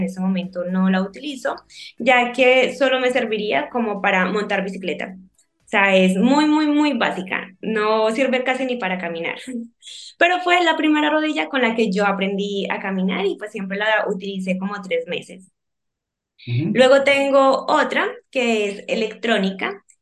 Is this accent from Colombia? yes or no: yes; Colombia; now in Spain; soy colombiana, llevo 8 años viviendo en España